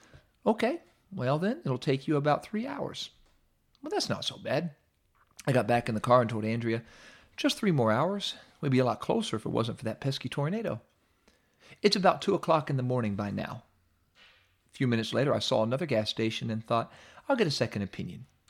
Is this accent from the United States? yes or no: yes; Midwest, United States; We're both from the Midwest. We knew what this felt like